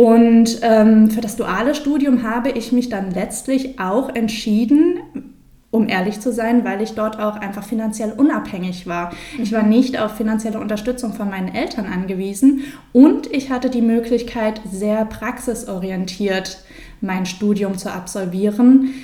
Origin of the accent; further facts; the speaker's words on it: Giessen, Hesse, Germany; born there; now in Stuttgart, Germany; ich bin 29 Jahre alt, komme gebürtig aus Hessen, aus Gießen, das ist so 35 bis 40 Minuten nördlich von Frankfurt